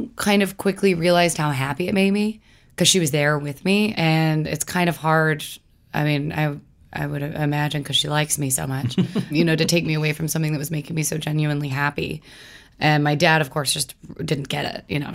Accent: Louisville, Kentucky, United States; born there; I was born in Louisville, Kentucky.

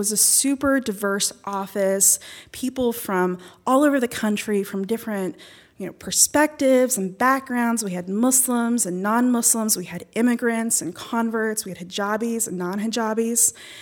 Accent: Charleston, West Virginia, United States; I say I'm from West Virginia. But if I am feeling generous, I say that I was born and raised in Charleston, but my dad is from a small mountain village in rural Pakistan, the tribal area.

